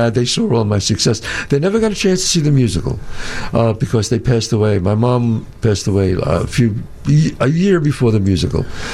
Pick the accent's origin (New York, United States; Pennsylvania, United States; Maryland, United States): New York, United States; Bronx; I grew up in the Bronx.